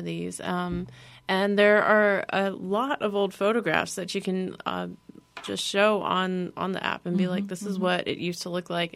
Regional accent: Tennessee, United States; I am from Tennessee, and I was looking at programs, especially in Louisiana, for public history, because I just always really liked this area.

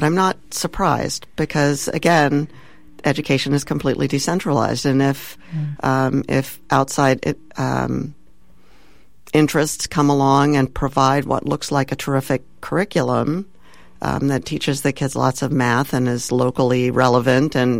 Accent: California, United States; Well, I guess from my point of view as a Californian, and knowing that climate change is generally taught well here

